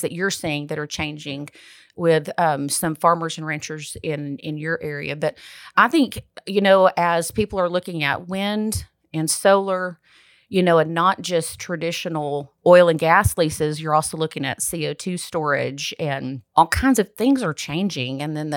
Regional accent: Brownfield, Texas, United States; I don't ever remember not, I guess, being growing up in Brownfield

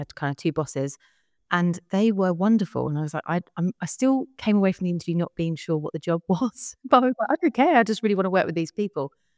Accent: Chelmsford, East of England, United Kingdom; I'm from Chelmsford in Essex originally.

